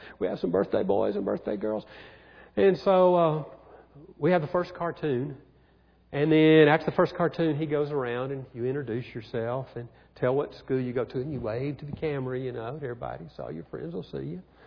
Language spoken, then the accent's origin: English; Birmingham, Alabama, United States; I grew up in Birmingham, and 50s, 60s.